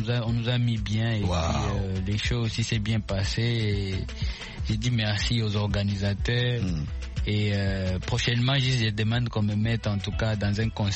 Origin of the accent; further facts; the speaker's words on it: Goma, North Kivu, DR Congo; chez moi à Goma